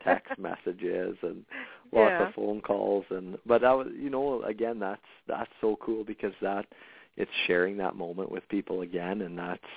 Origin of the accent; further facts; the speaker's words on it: Saskatchewan, Canada; I grew up in Saskatchewan